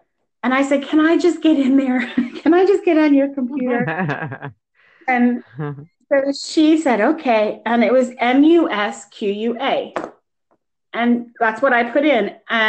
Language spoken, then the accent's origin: English; Fort Belvoir, Virginia, United States; born there; I was born in Fort Belvoir, Virginia, which is right where they were all living.